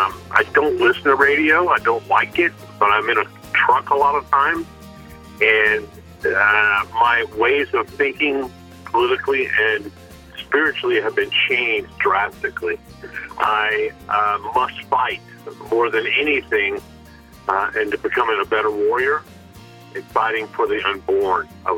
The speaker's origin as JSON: {"language": "English", "region": "Texas", "country": "United States", "said": "from Texas"}